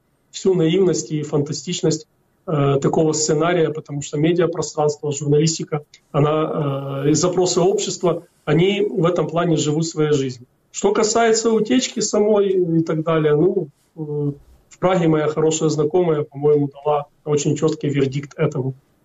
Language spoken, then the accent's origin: Russian; Ukraine; Ну, послушайте, ну, я, как и вы, как и любой украинец, мы находимся в этой синусоиде рефлексии